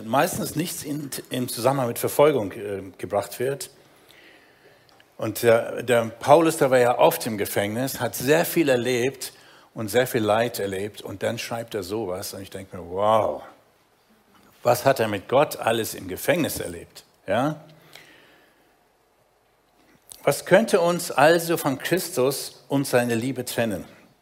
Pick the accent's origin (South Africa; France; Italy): South Africa; Ich bin ja in Südafrika aufgewachsen